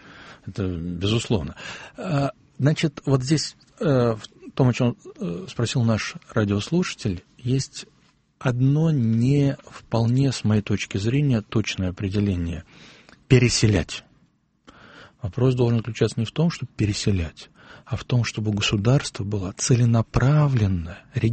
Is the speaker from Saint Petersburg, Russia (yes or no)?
yes; Saint Petersburg, Russia; не в мой родной, любимый Петербург.